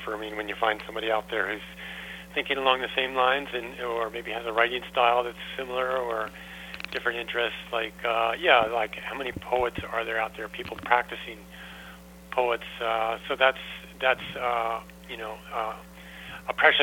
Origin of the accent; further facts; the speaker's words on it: United States; moved away as an adult; now in Canada; Well, I was born and raised in the States, but I came to Canada in 1974